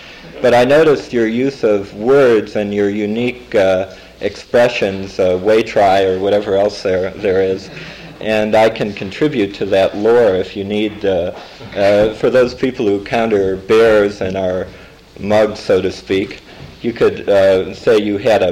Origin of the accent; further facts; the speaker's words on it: New York City, New York, United States; And being a New Yorker, as you can imagine, this is quite an unusual experience for me.